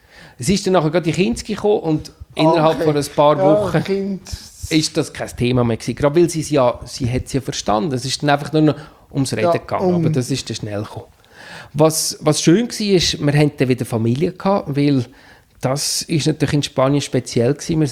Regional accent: Steinhausen, Zug, Switzerland; also born or lived in Mexico / Spain; im April 2010 zurück in die Schweiz gekommen. Und wie das Schicksal so will, wieder in Steinhausen, im Dorf, wo ich aufgewachsen bin.

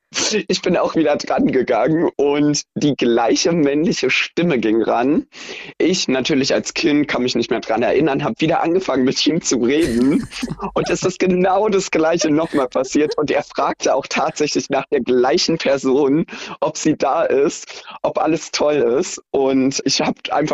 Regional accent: Potsdam, Brandenburg, Germany; ich komme tatsächlich aus Potsdam, lebe dort seit 26 Jahren und genau, werde auch nicht wegziehen, ist einfach zu schön.

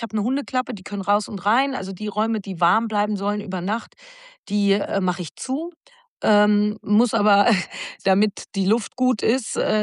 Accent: Arnsberg, North Rhine-Westphalia, Germany; da, wo ich aufgewachsen bin, also wo ich geboren bin, das nennt sich Arnsberg, das ist im Sauerland

